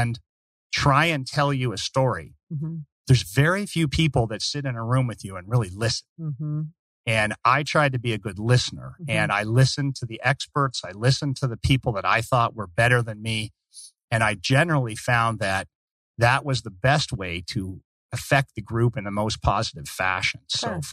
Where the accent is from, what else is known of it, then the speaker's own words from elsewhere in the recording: Canada; As a Canadian, I'm a big hockey fan mm-hmm. and a big Coyote supporter.